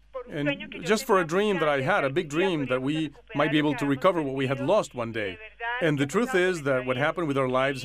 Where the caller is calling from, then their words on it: Bogotá, Colombia; I am calling you from Bogotá, Colombia.